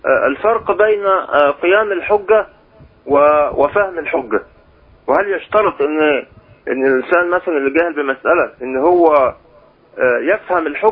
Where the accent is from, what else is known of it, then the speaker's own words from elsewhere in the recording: Beheira, Egypt; من البحيرة، من ناحية غرب النبرية كده.